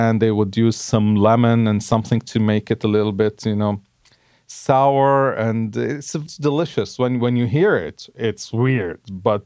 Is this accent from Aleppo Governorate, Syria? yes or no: yes; Aleppo, Aleppo Governorate, Syria; I was born in Aleppo, Syria. And I lived through my young years through high school in Aleppo.